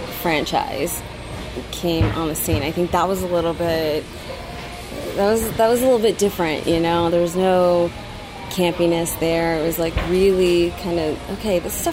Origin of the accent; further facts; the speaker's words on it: New Orleans, Louisiana, United States; Like I was saying before, I'm from New Orleans, so I love the whole... ghost